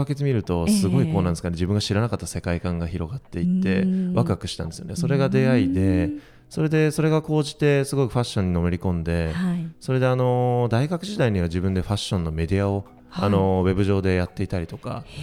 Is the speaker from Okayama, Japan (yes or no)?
yes; Okayama, Japan; 私岡山 の、すごく田舎出身なんですけれども